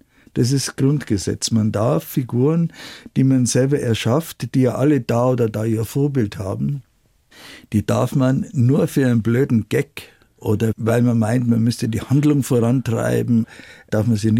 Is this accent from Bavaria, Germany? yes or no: yes; Markt Schwaben, Bavaria, Germany; Es gibt eine kleine Geschichte aus dem Dorf, aus dem ich komme, aus Markt Schwaben.